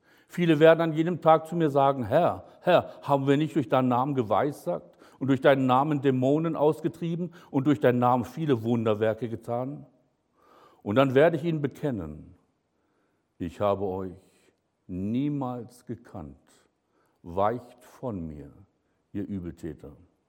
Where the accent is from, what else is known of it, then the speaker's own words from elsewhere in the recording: Northern Germany, Germany; Bei uns im Norden, wo ich herkomme, gab es mal eine Prophetenschule.